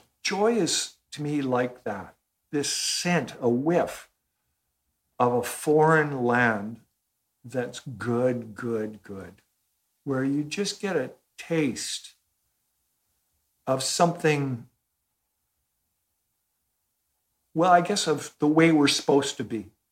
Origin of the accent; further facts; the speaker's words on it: Vancouver, British Columbia, Canada; When I was a kid, I grew up in Vancouver